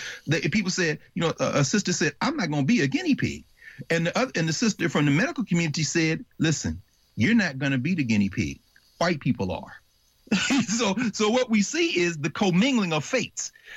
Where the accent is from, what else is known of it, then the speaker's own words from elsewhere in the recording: Tennessee, United States; you know, I'm from Tennessee, where I'm from, you couldn't go to school right. If you didn't have your vaccine.